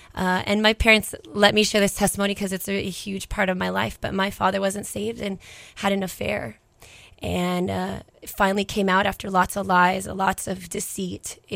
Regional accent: Kula, Hawaii, United States; I was born and raised up in Kula in Maui, upcountry. My parents still live in the same cute little house they lived that I was born in. And grew up there

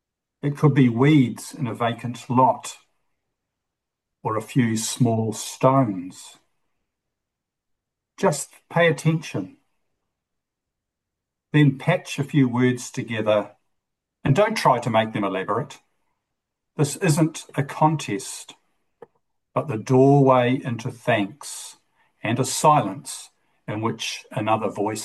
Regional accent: Wellington, New Zealand; I'm hosting today with a team of three others. I'm from Wellington.

